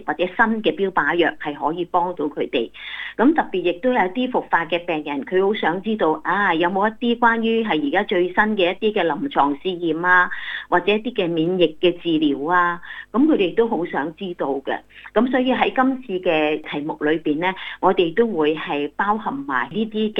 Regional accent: China; 咁我哋啲中国人咧，有好多人都好信任佢。

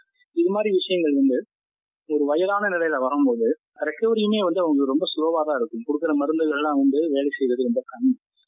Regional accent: Kamuthi, Tamil Nadu, India; எங்களோட சொந்த ஊர் வந்து ராமநாதபுரம் பக்கத்துல உள்ள கமுதி. அதனால வந்து உங்களுக்கே தெரியும், ராமநாதபுரம் மாவட்டம் வந்து ரொம்ப பின்தங்கிய மாவட்டம் தான்.

